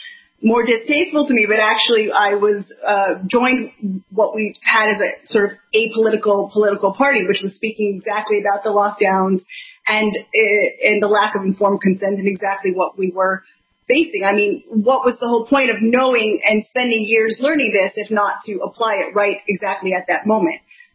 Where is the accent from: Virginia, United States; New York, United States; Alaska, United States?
Virginia, United States; Yeah, I'm American also. I grew up just outside D.C. on the Virginia side, and I studied anthropology.